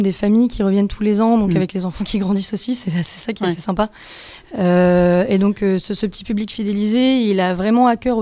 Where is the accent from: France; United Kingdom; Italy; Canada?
France; Fougères-sur-Bièvre, Centre-Val de Loire; Moi, je viens de Fougères-sur-Bièvre, tout à fait.